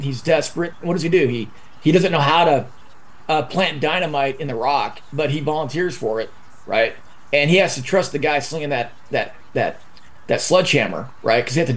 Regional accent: Scotland, United Kingdom; I'm Scottish. … they come from Germany. I think the name was … They went to the Shetland Islands, and they end up in Scotland, in the Highland Scotland.

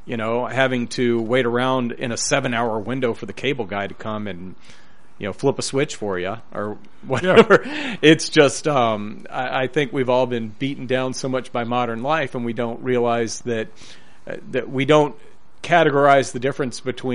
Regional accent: Memphis, Tennessee, United States; when I grew up in Memphis, there were a handful of collar suburbs

